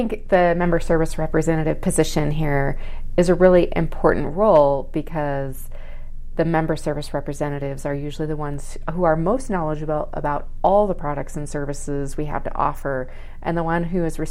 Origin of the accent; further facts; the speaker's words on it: Tucson, Arizona, United States; I was from Tucson originally.